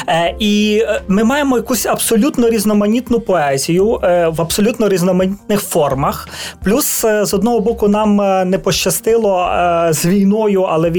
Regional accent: Ivano-Frankivsk Oblast, Ukraine; born there; Я народився в Косівському районі

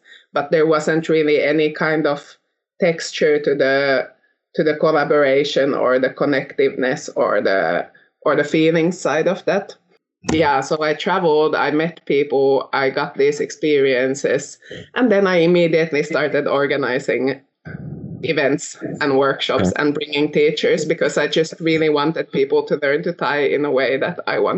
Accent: Finland; English is a second language; but it was in Finnish. I'm from Finland.

